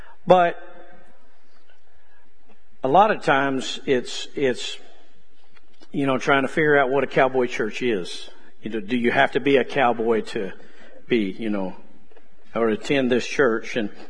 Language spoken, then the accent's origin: English; Arizona, United States; born there; also born or lived in Texas; And I came from a ranching family. We have ranched, I believe, when Dad started ranching as I was born in Arizona.